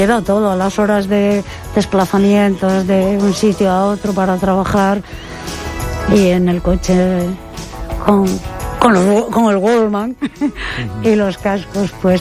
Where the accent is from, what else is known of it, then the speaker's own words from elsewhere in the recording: Asturias, Spain; also born or lived in Madrid; now in Benidorm, Spain; Pero nunca he perdido mis raíces, nunca las he perdido. Y yo estoy orgullosa de mi tierra y de ser asturiana. Pero toda mi vida, mi domicilio ha estado en Madrid. Menos ahora que llevo 16 años en Benidorm.